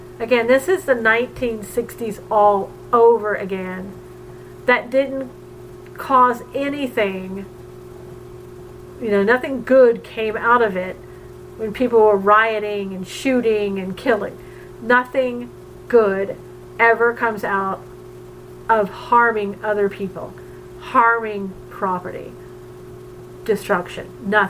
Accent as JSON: {"language": "English", "region": "the South", "country": "United States", "tie": "born or raised there", "said": "I grew up in the South during the 60s when Martin Luther King was alive."}